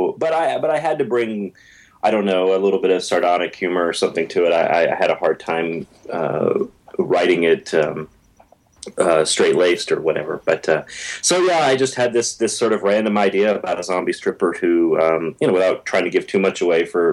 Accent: Memphis, Tennessee, United States; Well, I'm actually from Memphis, so y'all comes pretty naturally to me.

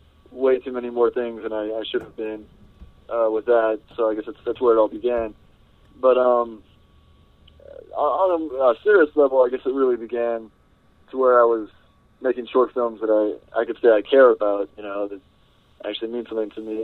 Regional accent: Harlingen, Texas, United States; I'm from Harlingen, Texas.

